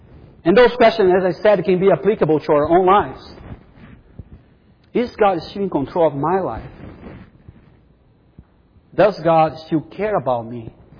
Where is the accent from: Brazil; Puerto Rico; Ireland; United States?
Brazil; English is a second language; like in Brazil. I'm from Brazil.